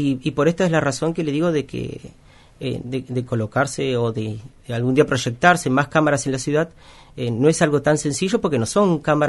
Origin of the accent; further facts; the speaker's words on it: Tierra del Fuego, Argentina; Yo soy fueguino y esto es una ciudad que ha crecido mucho.